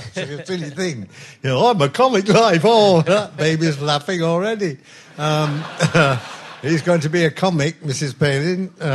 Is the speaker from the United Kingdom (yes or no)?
yes; Sheffield, Yorkshire and the Humber, United Kingdom; I grew up in Sheffield